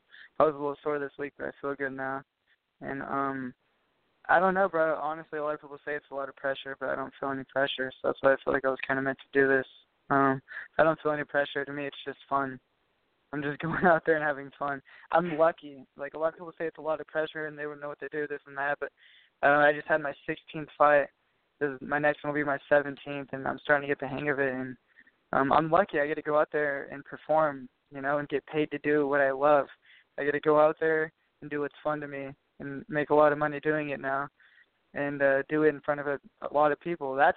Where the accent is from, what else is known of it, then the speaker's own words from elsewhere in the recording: Oroville, California, United States; it was, like, everyone I grew up with in Oroville and everyone's parents